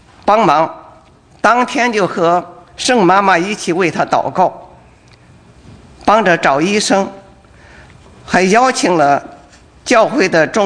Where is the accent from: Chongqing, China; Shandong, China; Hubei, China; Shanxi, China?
Hubei, China; Wuhan; 我来自中国的武汉，今年72岁，是中国大陆常说的生在旧社会长在红旗下的知识分子。